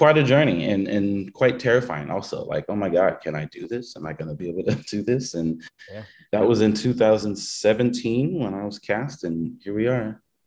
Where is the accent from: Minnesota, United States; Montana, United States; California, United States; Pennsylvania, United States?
California, United States; Los Angeles; Los Angeles.